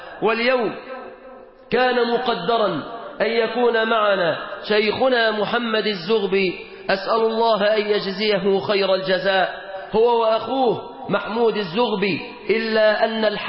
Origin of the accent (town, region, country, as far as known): Egypt